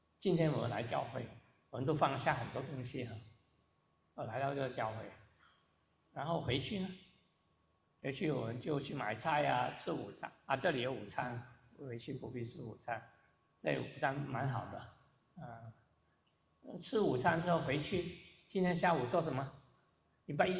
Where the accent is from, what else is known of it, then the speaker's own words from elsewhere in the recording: Guangdong, China; first language Cantonese; Chinese is a second language; now in New York, United States; 我是广东人，但是那时候国语，但是我会广东话是我母语。